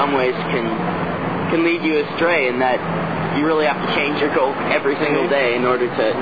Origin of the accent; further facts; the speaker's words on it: Texas, United States; I grew up in Texas.